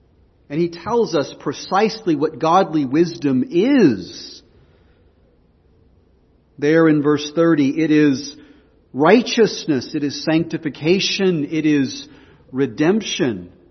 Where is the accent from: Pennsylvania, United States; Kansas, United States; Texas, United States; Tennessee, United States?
Texas, United States; I'm a Christian because of all things I grew up in Texas. That's why. God loves Texans, right?